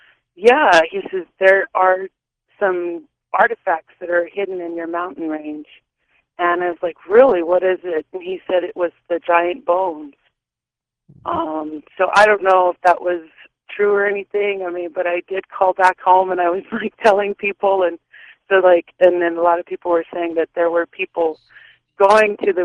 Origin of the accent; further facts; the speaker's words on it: Wyoming, United States; And, but originally I'm from Wyoming, Indian reservation called Wind River.